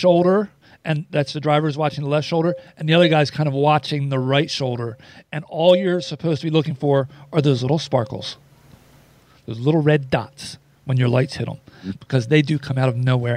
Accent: New Jersey, United States; So I'm from the South Jersey area. There are tons of deer in South Jersey.

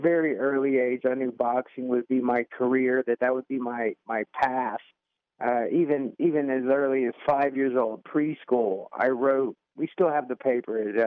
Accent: Atlanta, Georgia, United States; Yeah, so I grew up in Southwest Atlanta, and my dad dreamed of having a son one day

